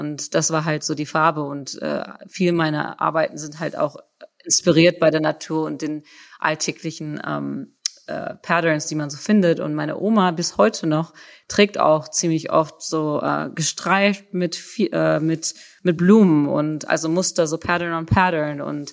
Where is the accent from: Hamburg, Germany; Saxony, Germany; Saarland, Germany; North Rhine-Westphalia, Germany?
North Rhine-Westphalia, Germany; Lüdenscheid; weil ich komme aus Lüdenscheid, das ist halt im Sauerland und nicht, das ist eine Stunde entfernt von Köln.